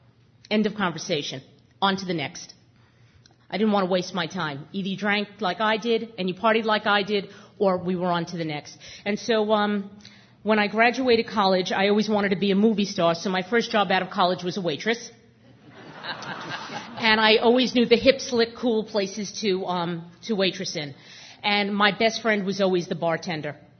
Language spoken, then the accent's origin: English; Queens, New York, United States; I grew up in Queens